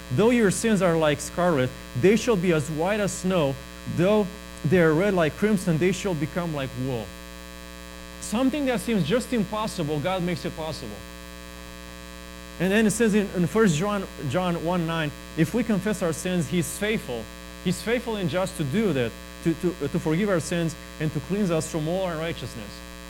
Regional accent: Romania; now in United States; I came from Romania for this.

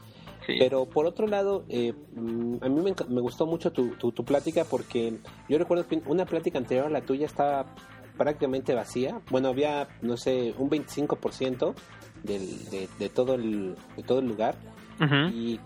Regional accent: Mexico City, Mexico; A pesar de que somos del DF, viajamos hasta allá

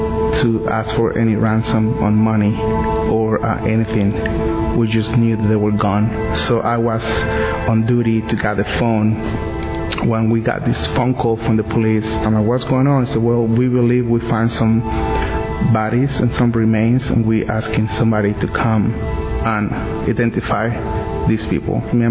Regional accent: Mexico City, Mexico; English is a second language; As you can hear, I have an accent. I'm from Mexico City.

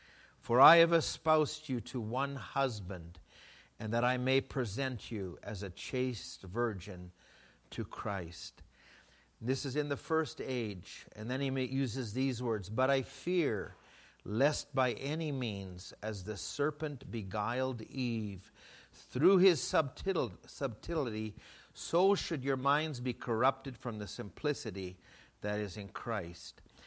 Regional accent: Edmonton, Alberta, Canada; I'm from Edmonton. That's easy to remember. Canada.

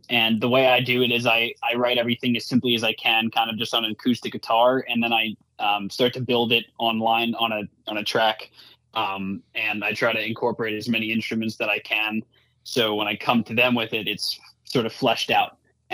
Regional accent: New York, United States; Yeah, I was 3 years old. I grew up on Long Island and lived near a guitar shop

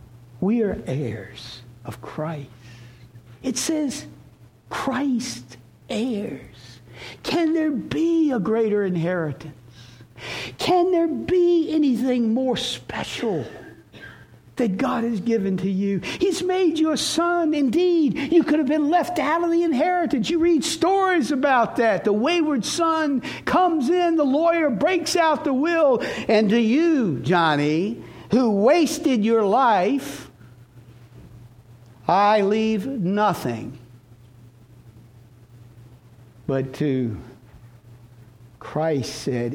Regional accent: Henrico, Virginia, United States; I was a suburbanite from Henrico, grew up right in this area.

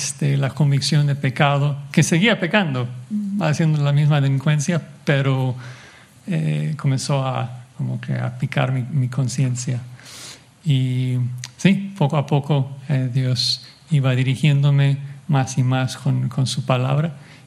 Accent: Hanford, California, United States; also born or lived in Los Angeles; Yo nací aquí en Los Ángeles, aunque fui criado en el centro de California, en un pueblo pequeño y feo que se llama Hanford, que se conoce por su delincuencia, y pues así era. Pero tuve el gran privilegio de nacer de padres cristianos.

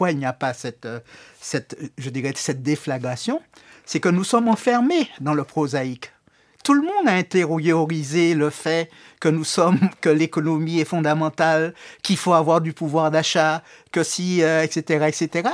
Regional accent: Antilles, France; Ce qui fait que chez nous, aux Antilles, quand on dit outre-mer, on a une vieille matrice coloniale complètement archaïque

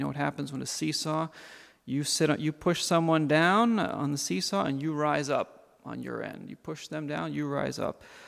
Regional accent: Massachusetts, United States; I would drive up to Boston, because I'm from Massachusetts.

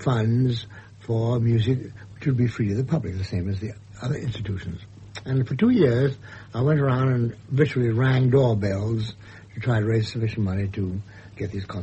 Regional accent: Boston, Massachusetts, United States; Well, I was very fortunate to find a position in my hometown orchestra, which is the Boston Symphony.

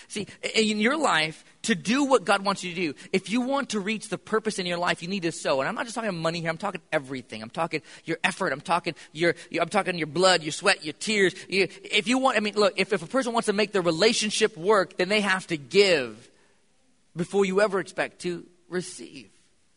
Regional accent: United States; I'm American, and I'm born offensive.

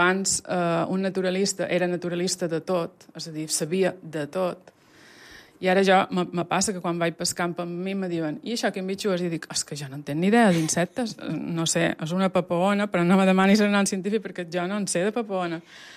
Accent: Fornalutx, Balearic Islands, Spain; born there; jo he nascut a Fornalutx, Solla, una cama a cada banda.

